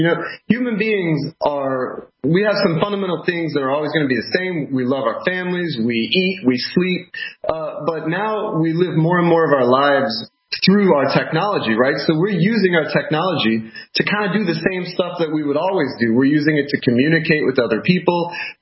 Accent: Tulsa, Oklahoma, United States; But I have to say, so I grew up in Tulsa, Oklahoma. My dad ran a body shop that he inherited from my grandfather.

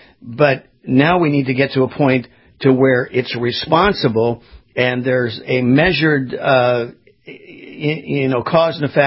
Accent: California, United States; I grew up in Southern California when I was a kid. I couldn't breathe some of the time.

